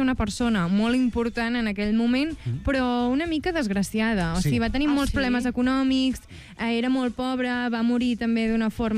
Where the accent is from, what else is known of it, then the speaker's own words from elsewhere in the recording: Santa Coloma de Farners, Catalonia, Spain; de fet, va néixer, ni més ni menys, a Santa Coloma de Farners, al meu poble.